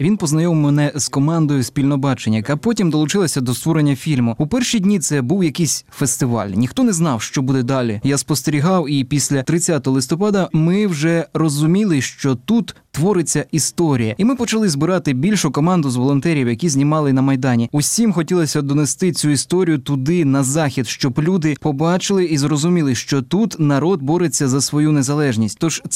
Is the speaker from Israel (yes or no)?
yes; Israel; now in Russia; Я народився в Росії, виріс в Ізраїлі, вже понад 15 років живу в Росії